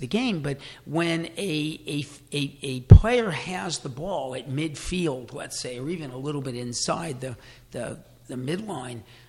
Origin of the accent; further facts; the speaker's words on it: United States; just being an American who is used to individual plays, scoring, and quickness